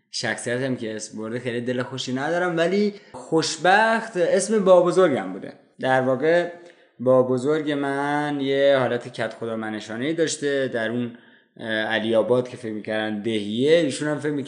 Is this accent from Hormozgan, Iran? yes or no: yes; Bandar Abbas, Hormozgan, Iran; من بچه بندر عباسم